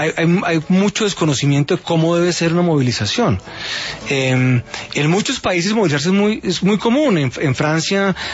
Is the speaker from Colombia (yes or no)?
yes; Colombia; Ahí tenemos mucho que aprender en esto como colombianos